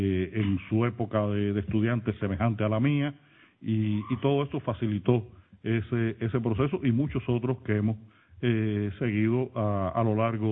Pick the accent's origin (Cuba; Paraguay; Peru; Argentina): Cuba; now in Spain; Pero yo soy un escritor cubano, soy una persona con una fuerte pertenencia cultural y ya a mi edad sería imposible reciclarme como otra cosa. Pertenezco a esa cultura, soy el resultado de ella